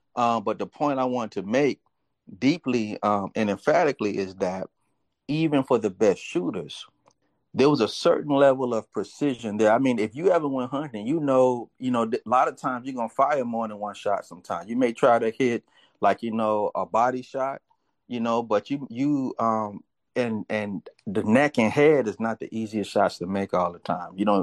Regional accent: the South, United States; Well, I grew up in the South. You know, my family is in Florida, Mississippi, Louisiana, so we know all about gun culture.

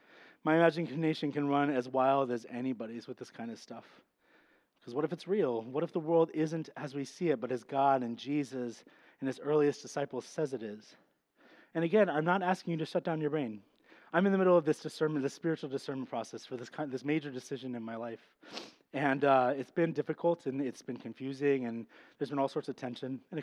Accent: Iowa, United States; I told him my name and that I was from Iowa, and that's it. Like, so now there's at least one person who knows … I'm from Iowa

